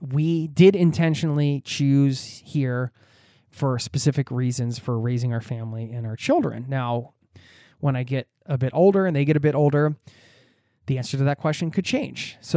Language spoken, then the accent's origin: English; United States; now in Norway; Nothing against my home country of the USA, but there were a lot of reasons why we chose this.